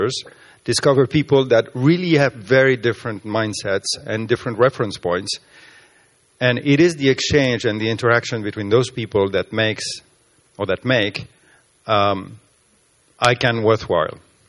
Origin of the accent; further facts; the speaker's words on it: France; I come from France.